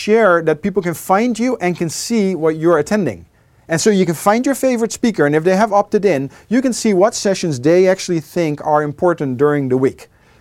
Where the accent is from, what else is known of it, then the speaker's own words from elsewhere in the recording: Netherlands; English is a second language; so I'm from the Netherlands. I know there's a Dutch group already.